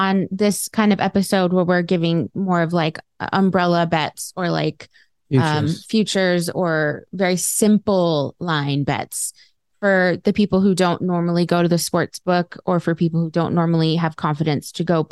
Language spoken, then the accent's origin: English; California, United States; now in Colorado, United States; I mean, we're all from California